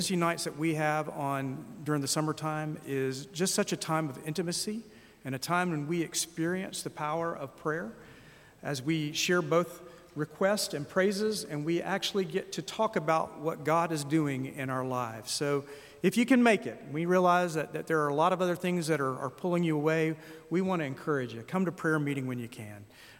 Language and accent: English; United States; how grateful I am to have been born and raised in the United States. Now, I have lived outside the United States, and I've traveled the world extensively